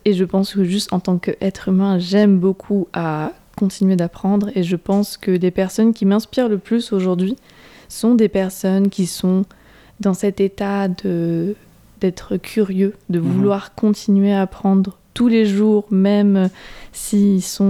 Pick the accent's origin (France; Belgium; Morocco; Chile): France; Hauts-de-France; parce que je viens du nord de la France, en Picardie, on fait beaucoup de tir à l'arc.